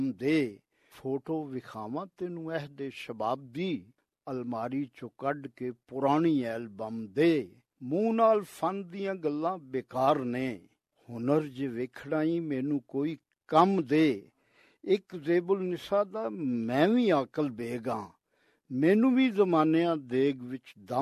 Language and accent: Punjabi; Lahore, Punjab, Pakistan; ਮੈਂ ਅੱਲਾ ਦੇ ਫਜ਼ਲ ਕਰਮ ਨਾਲ ਬਿਲਕੁਲ ਪਿਓ ਦਾਦੇ ਤੋਂ, ਬਲਕਿ ਉਦੋਂ ਵੀ ਅੱਗੇ ਤੋਂ ਲਾਹੌਰ ਦਾ ਹੀ ਰਹਿਣ ਵਾਲਾ, ਲਾਹੌਰ ਦਾ ਹੀ ਜੰਮ ਪਲ ਹਾਂ।